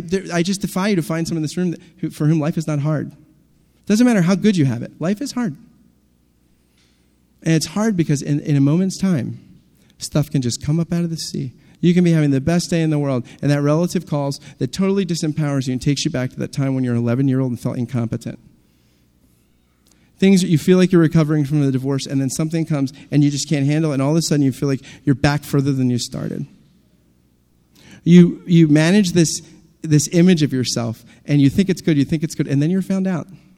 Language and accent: English; New Jersey, United States; We're both from Jersey